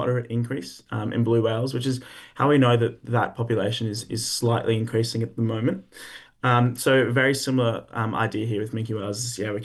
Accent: Queensland, Australia; Growing up in Queensland near North Stradbroke Island, which is a huge, major male migration highway.

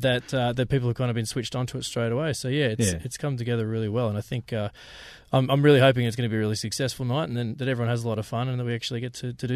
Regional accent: Wagga Wagga, New South Wales, Australia; I'm from Wagga Wagga, so I didn't have any older brothers or sisters, so I was pretty removed from that kind of culture.

